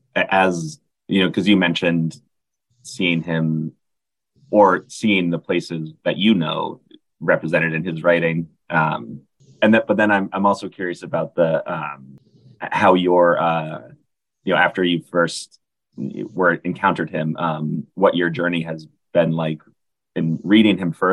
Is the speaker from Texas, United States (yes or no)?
no; New Hampshire, United States; now in Chicago, United States; I'm from New Hampshire originally, live in Chicago now